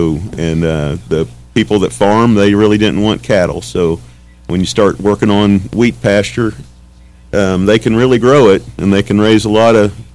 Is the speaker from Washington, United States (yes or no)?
no; Guthrie, Oklahoma, United States; I'm originally from Guthrie, Oklahoma.